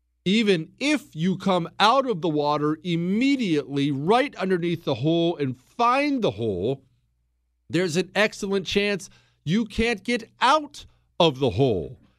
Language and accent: English; Montana, United States; I grew up in Montana. I know about this.